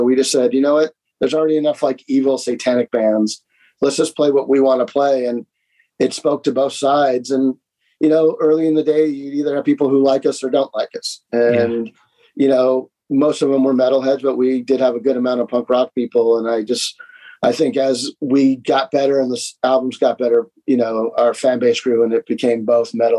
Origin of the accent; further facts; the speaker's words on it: Santa Monica, California, United States; And, you know, we've always, growing up in Santa Monica, we knew enough skaters, so it just appealed to them.